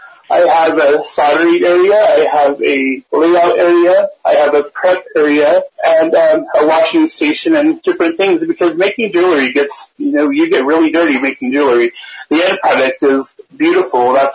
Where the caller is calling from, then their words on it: New Mexico, United States; I am calling in from New Mexico.